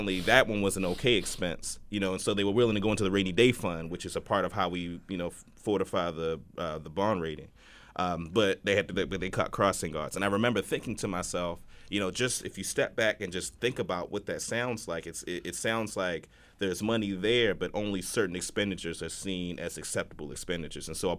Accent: United States; I mean, I'm from Howard Park. I grew up in Howard Park. It's a, you know, very middle-class community, very elderly community.

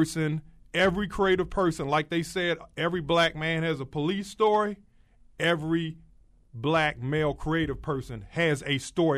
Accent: Baltimore, Maryland, United States; So then he said, okay, so where are you from? I'm from Baltimore. No, not where do you live, where are you from?

